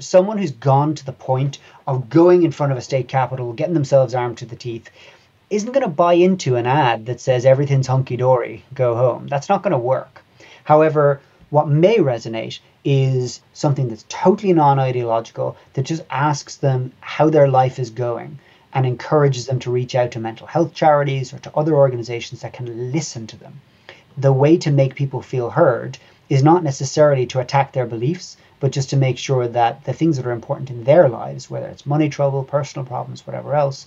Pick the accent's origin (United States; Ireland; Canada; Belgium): Ireland; Cork, Munster; I'm probably the last generation of Irish people that grew up with bombings on the news every day. To be clear as well, I grew up in Cork, which is the other end of the country, to where the conflict was primarily taking place.